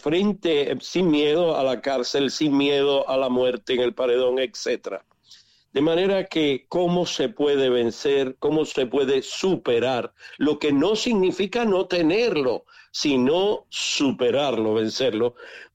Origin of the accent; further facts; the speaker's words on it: Cuba; porque soy cubano, he vivido en este tiempo y dentro de Cuba.